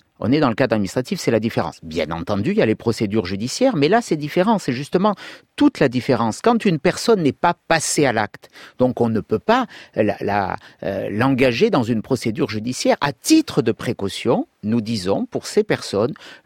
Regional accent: Nice, Provence-Alpes-Côte d'Azur, France; Vous savez, je suis niçois, l'attentat s'est passé dans ma circonscription.

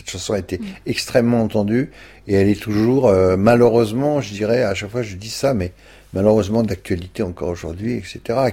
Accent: Paris, Île-de-France, France; C'est que quand j'étais petit à Paris

